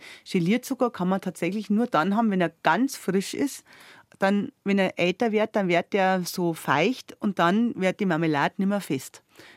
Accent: Bavaria, Germany; Die Zuckerrübe, die bei uns in Niederbayern lang angebaut worden ist

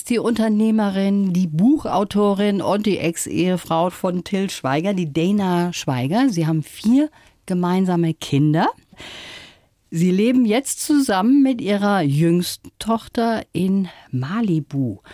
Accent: Germany; Also ich selber habe auch manchmal Probleme da noch als Deutsche, weil sie verstehen.

